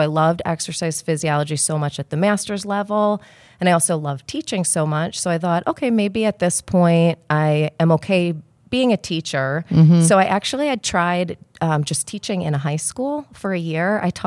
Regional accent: Chicago, Illinois, United States; born there; also born or lived in Virginia / Florida / Kansas; So I didn't mention I was born in Chicago. So it was like Chicago, and then end up, you know, undergrad in Virginia, grad school in Florida, and then

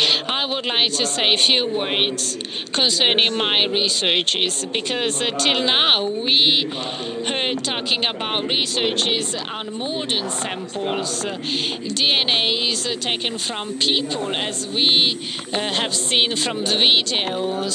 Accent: Florence, Tuscany, Italy; English is a second language; You can understand easily that I'm from Florence.

